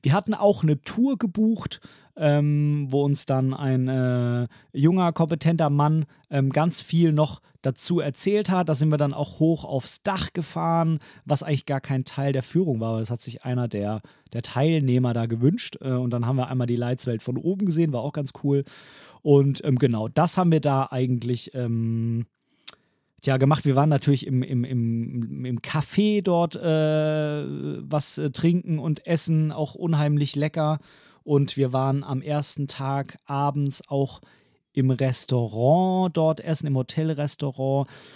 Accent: Southern Germany, Germany; so wie ich das als ursprünglich Süddeutscher von Süddeutschland gewohnt bin

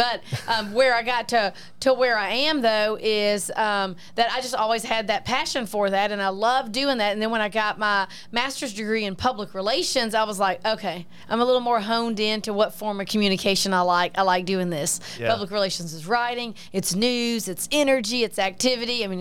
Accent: Alabama, United States; accent: southern twang; also born or lived in Ocean Springs, Mississippi; He followed his brother throughout Alabama, which is kind of why I can't lose my southern twang. So we lived in North Alabama growing up

